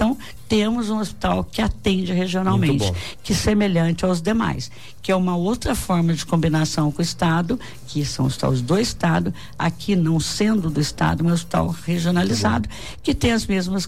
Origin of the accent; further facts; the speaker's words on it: Guaratinguetá, São Paulo, Brazil; além do que eu sou de Guaratinguetá, né?